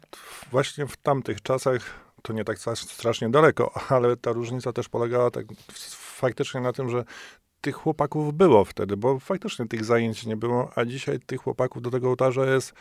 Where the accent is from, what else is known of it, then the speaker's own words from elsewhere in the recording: Kobylin, Greater Poland Voivodeship, Poland; Ja z parafii Kobylin pochodzę